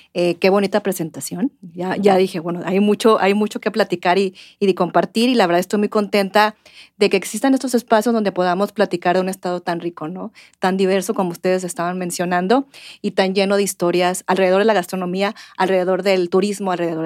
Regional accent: Baja California, Mexico; born there; also born or lived in Jalisco; Yo nací en Baja California, pero bueno, más de la mitad de mi vida he estado aquí en Jalisco. Jalisco es mi casa, pero vengo de un abuelo cronista, ¿no? Cronista emérito de una ciudad que se llama Mexicali en Baja California.

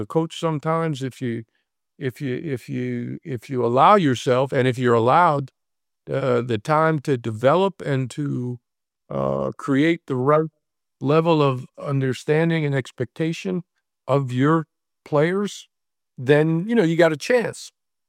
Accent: Boston, Massachusetts, United States; Way, I'm from Boston.

